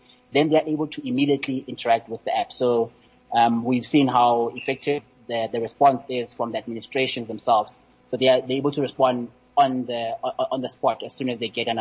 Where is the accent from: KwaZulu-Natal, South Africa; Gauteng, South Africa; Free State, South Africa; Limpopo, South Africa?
Free State, South Africa; one of the mayors down in the Free State where my hometown is.